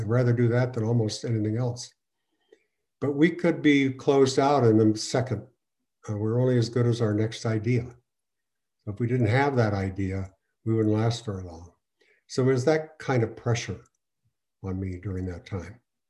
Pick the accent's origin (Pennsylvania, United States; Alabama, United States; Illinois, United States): Pennsylvania, United States; also born or lived in Boston; I quit my job in Boston, and I actually moved back to my hometown, Pennsylvania.